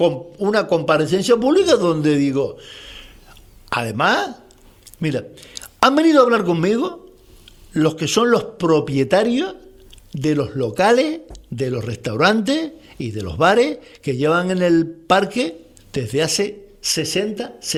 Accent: Canary Islands, Spain; yo, como tinerfeño

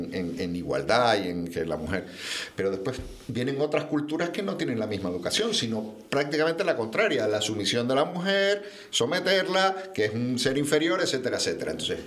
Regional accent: Spain; yo, sinceramente, que soy español de pura cepa, de 8 apellidos españoles.

